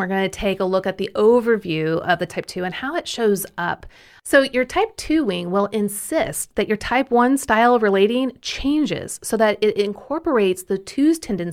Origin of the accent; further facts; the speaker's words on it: Kansas City, United States; now in Tennessee, United States; Well... I'm from Kansas City, and we only say you guys, so I'm not really sure where that just came from. So I guess Tennessee is influencing me a lot more than